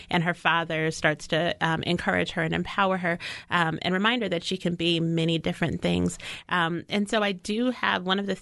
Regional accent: Albuquerque, New Mexico, United States; But, you know, I grew up here in Albuquerque. I went to some of the inner city schools here. I went to Longfellow Elementary. I went to Albuquerque High School.

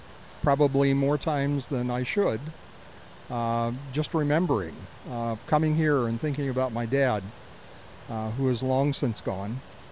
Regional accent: Bradford, Pennsylvania, United States; a kid that lived down the street from me in Bradford, Pennsylvania.

